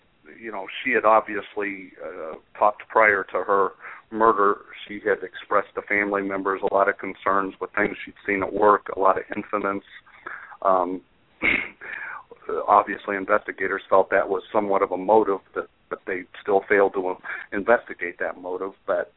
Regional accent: Chicago, Illinois, United States; I came from the Chicago area. I'm very proud of the Illinois State Police, and I still am.

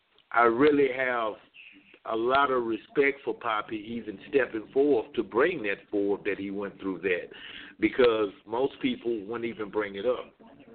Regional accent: Utica, Mississippi, United States; also born or lived in Chicago; I came up in the country. A little town called Utica on the other side of Jackson.

